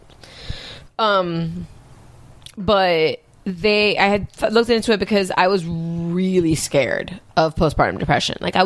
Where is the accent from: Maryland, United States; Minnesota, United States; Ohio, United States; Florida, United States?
Florida, United States; Miami; I grew up in Miami. I'm Cuban.